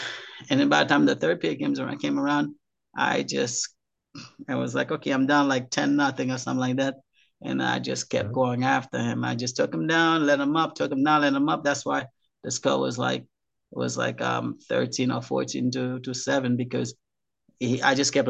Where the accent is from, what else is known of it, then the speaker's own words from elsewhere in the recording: Haiti; I'm originally from Haiti.